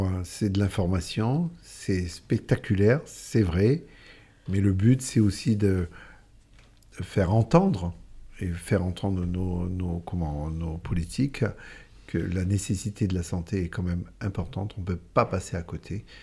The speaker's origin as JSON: {"language": "French", "country": "New Caledonia", "said": "on est en Calédonie, on est des Calédoniens"}